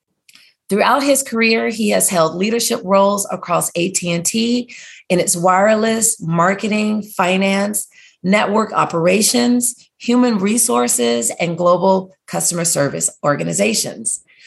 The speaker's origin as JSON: {"language": "English", "town": "Atlanta", "region": "Georgia", "country": "United States", "said": "I'm from Atlanta. Love Spelman."}